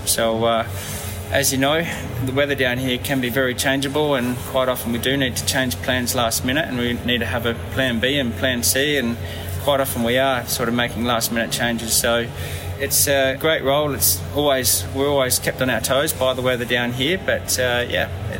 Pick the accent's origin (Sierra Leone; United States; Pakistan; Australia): Australia; South Australia; So, I grew up in South Australia, in a very small town on the coast, and I spent a lot of time in and around the ocean.